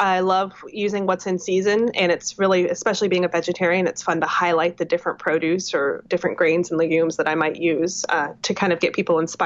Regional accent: Illinois, United States; moved away as an adult; now in California, United States; I grew up in Illinois. I lived in Illinois until I was well into my 20s. And so avocados were never in season for me. And so moving to California

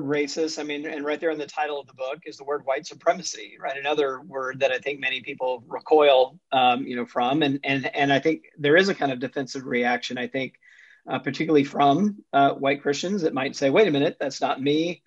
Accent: Jackson, Mississippi, United States; born or raised there

